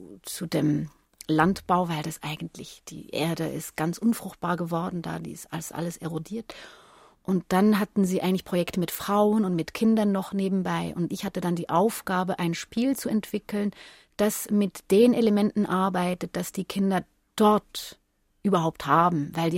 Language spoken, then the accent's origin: German; Switzerland; als Schweizerin